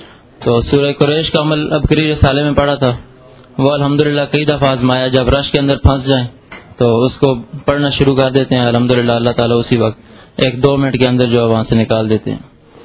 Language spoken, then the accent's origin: Urdu; Chakwal, Punjab, Pakistan; میں چکوال سے آیا ہوں